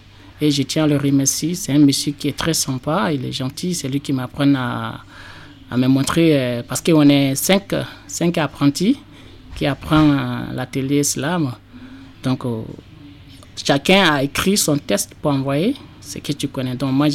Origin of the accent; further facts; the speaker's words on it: Côte d’Ivoire; also born or lived in Mali / Algeria / Libya / Italy; now in France; Je suis un Ivoirien, je suis parti de la Côte d'Ivoire en 2012 et je suis arrivé au Mali.